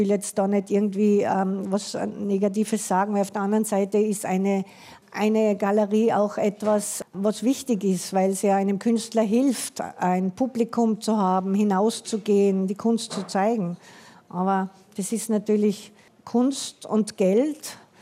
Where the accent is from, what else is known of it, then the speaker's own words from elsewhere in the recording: Salzburg, Austria; born there; ich bin in Salzburg geboren